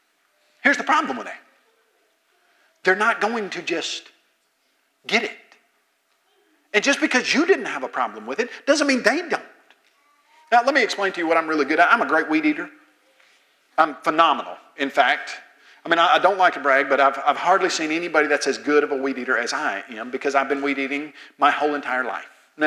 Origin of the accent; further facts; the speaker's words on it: Tennessee, United States; I grew up in the Lord's church. I was knocking doors at age 5 in East Tennessee.